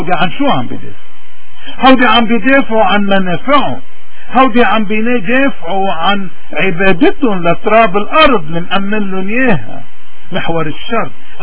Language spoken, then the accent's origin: Arabic; Lebanon; فإن شاء الله نحن كلبنانيين من أي مذهب كنا ومن أي منطقة ومن أي لون